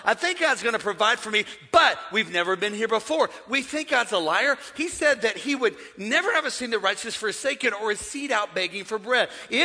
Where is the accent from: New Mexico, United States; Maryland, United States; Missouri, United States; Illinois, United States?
Missouri, United States; It says naked, but I like naked. I'm from Missouri.